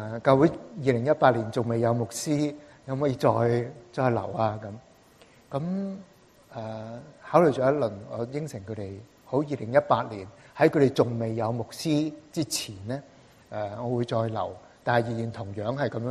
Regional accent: China; 我話奇妙嘅咧就係我哋中國人，我哋去到接觸嘅時候，我哋就接觸中國人

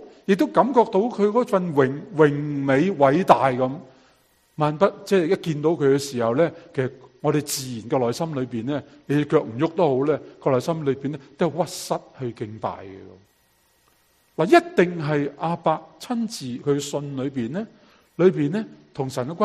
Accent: Guangdong, China; 我广东人就圆蹄啦

